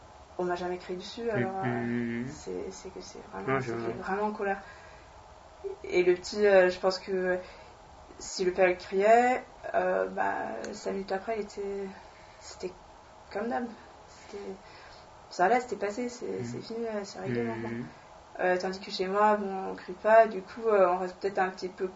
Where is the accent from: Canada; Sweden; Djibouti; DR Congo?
Sweden; Gothenburg, Västra Götaland; French is a second language; Je viens de Göteborg, moi.